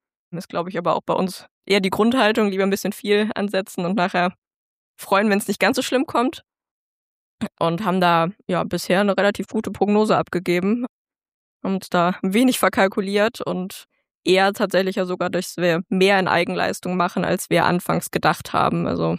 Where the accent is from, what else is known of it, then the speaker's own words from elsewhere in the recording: North Rhine-Westphalia, Germany; Also ich komme eigentlich aus dem Bergischen Land, das ist nicht ganz so weit weg.